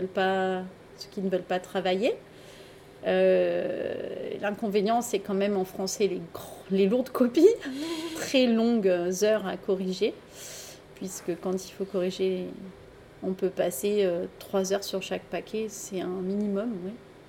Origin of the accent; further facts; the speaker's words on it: Provence-Alpes-Côte d'Azur, France; Alors moi je suis originaire des Alpes-Maritimes. J'ai fait 15 ans dans les Alpes-Maritimes, 5 ans ensuite à Fayence. Et là j'ai déménagé.